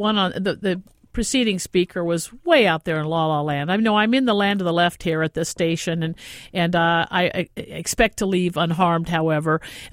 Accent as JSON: {"language": "English", "region": "California", "country": "United States", "tie": "born or raised there", "said": "I grew up in Southern California."}